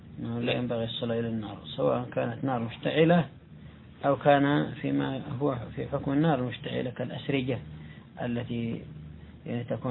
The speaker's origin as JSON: {"language": "Arabic", "country": "Yemen", "said": "كما فعل بعض الناس عندنا في اليمن"}